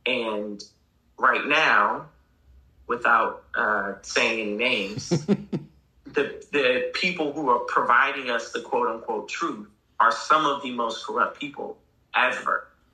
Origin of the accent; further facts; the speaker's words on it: Boston, Massachusetts, United States; She's also from Massachusetts. I was from Boston.